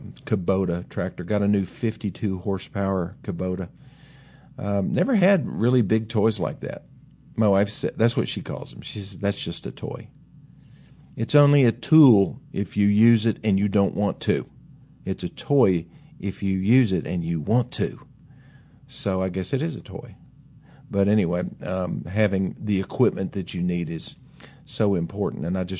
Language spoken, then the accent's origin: English; West Virginia, United States; now in Tennessee, United States; But that was kind of the culture that we came from when we moved down here from West Virginia. And, yeah, we were mountaineers. We went from being mountaineers to, what are we down here, hillbillies, rednecks?